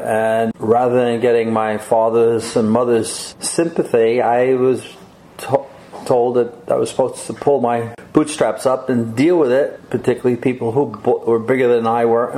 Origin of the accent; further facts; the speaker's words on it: New York City, New York, United States; I'm the oldest of five, born and raised in the Bronx.